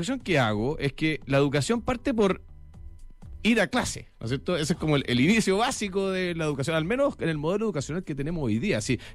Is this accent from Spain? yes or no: no; Chile; a mí me tiene bien enrabiado como padre, pero también como chileno